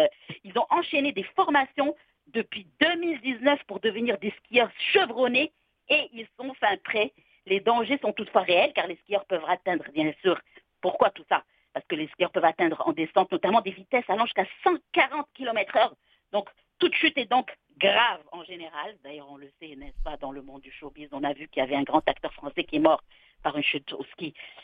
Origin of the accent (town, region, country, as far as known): Canada